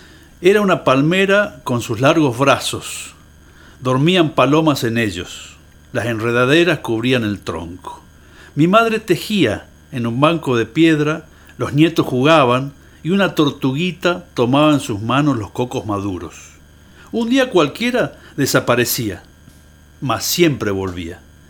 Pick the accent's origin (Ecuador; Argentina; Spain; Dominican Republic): Argentina; Romang, Santa Fe; born there; Romange, que es mi pueblo natal, norte de Santa Fe, cerca de Reconquista